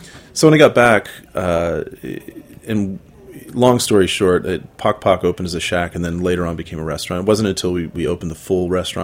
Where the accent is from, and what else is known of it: United States